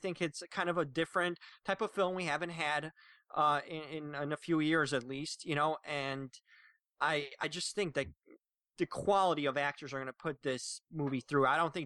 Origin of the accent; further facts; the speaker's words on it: Chicago, Illinois, United States; It's obviously about an attorney from Chicago, from my hometown right here